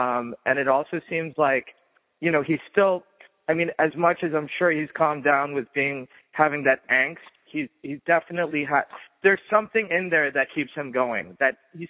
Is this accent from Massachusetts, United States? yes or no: yes; Boston, Massachusetts, United States; I realized, wow, Conan's also from Boston, like me.